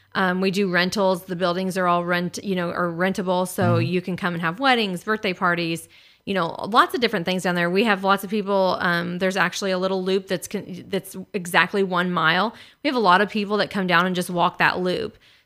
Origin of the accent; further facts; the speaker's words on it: United States; that's why we're American and we can do that.